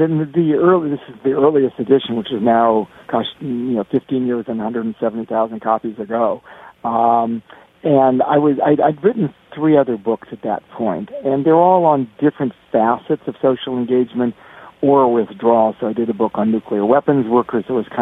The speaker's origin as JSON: {"language": "English", "region": "California", "country": "United States", "tie": "born or raised there", "said": "And I was growing up in California, and so I said, we got to stop them, stop the communists."}